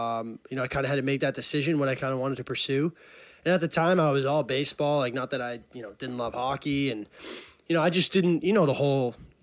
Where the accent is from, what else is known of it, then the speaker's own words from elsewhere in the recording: Burlington, Massachusetts, United States; Yeah, I grew up in Burlington, Mass, 22.